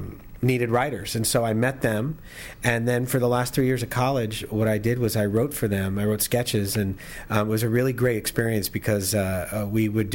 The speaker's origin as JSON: {"language": "English", "town": "Tucson", "region": "Arizona", "country": "United States", "tie": "born or raised there", "moved": "as an adult", "said": "No, I grew up in Tucson, and I didn't want to have anything to do with winter or snow or nothing."}